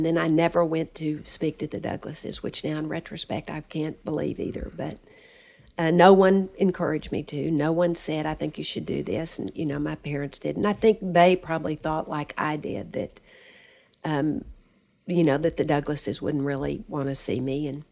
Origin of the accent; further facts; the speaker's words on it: Midland, United States; I think one of the things about growing up in Midland, at least for my friends, was that we felt like we were totally free to do anything we wanted.